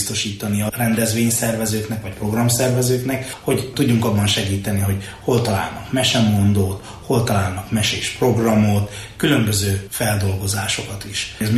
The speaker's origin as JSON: {"language": "Hungarian", "country": "Hungary", "said": "De ha más népekét is mondom, azt is magyarként mondom el, és magyar nyelvezetbe ültetem bele."}